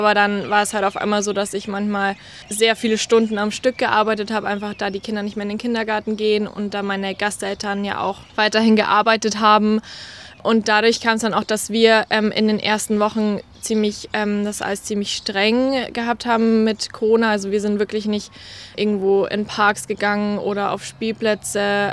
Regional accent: Munich, Bavaria, Germany; now in Australia; ich bin 20 Jahre alt und ich komme aus München in Deutschland. Genau, und ich bin hier ein Au-pair seit Dezember.

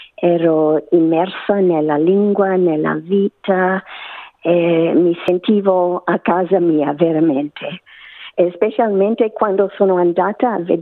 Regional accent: Australia; accent: Australian; Italian is a second language; so che parlo con un accento australiano.

